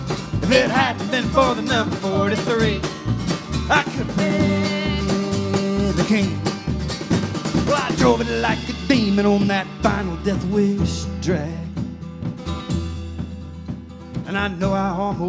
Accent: Martinsville, Virginia, United States; now in Nashville, United States; We're from Martinsville, Virginia, originally, before we moved to Nashville.

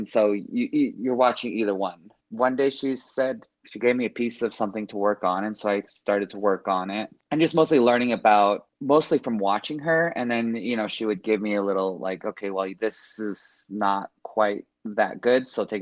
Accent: Flagstaff, Arizona, United States; I grew up in Flagstaff. I went to school in Flagstaff from like first grade to eighth grade.

